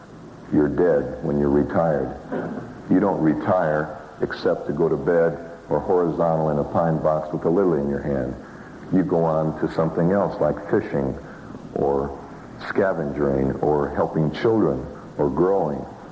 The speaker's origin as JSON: {"language": "English", "town": "San Diego", "region": "California", "country": "United States", "tie": "born or raised there", "said": "I look at Adelaide and it reminds me of San Diego, my hometown."}